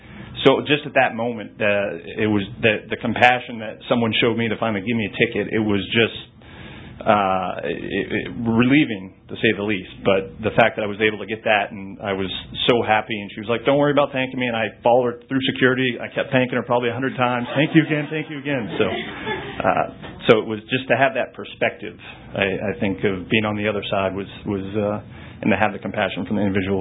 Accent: United States; here I am, I'm an American, for crying out loud

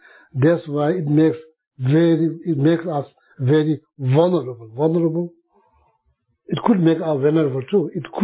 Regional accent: Sikkim, India; In my hometown, in the Sikkim, remote country, remote side of Sikkim, people have almost nothing. My parents, both of them cannot read, cannot write at all.

